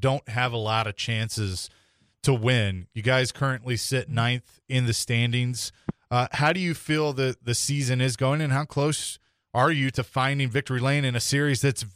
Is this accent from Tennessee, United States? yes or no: yes; Nashville, Tennessee, United States; I know for me growing up in Nashville, this is more NASCAR country.